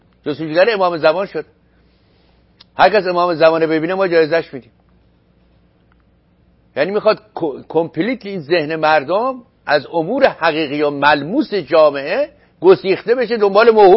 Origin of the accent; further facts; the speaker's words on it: Iran; moved away; وقتی ما از ایران آمدیم بیرون سال 1974، اون چه باید در مملکت ما بود، اون چه شاید اما نبود.